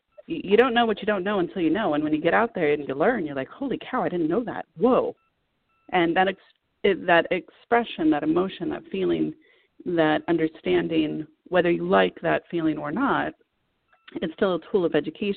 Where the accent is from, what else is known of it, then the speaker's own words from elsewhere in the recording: Miami, Florida, United States; growing up in Miami, it's very multicultural.